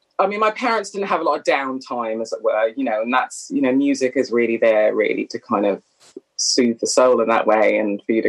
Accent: Canada; I was born and raised in Canada in the 70s and 80s

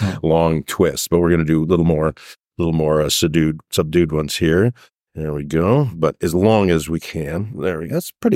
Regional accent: United States; First of all, I'm an American, and so clearly we love our ice.

